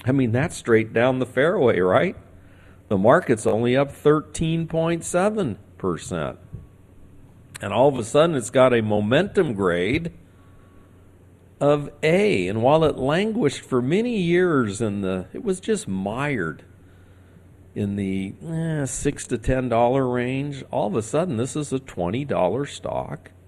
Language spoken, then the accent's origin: English; Carlsbad, California, United States; So here's to Callaway Golf right in my hometown there at Carlsbad, California, and the stock is on the move again.